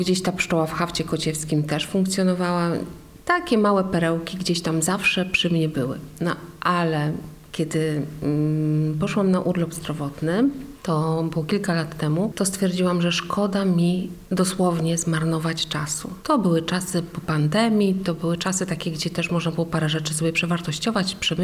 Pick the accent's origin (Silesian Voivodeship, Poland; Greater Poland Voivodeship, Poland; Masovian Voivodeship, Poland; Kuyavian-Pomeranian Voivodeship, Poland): Kuyavian-Pomeranian Voivodeship, Poland; Mogilno; now in Tczew, Poland; bo pochodzę z Mogilna i jest ten region mi też bliski.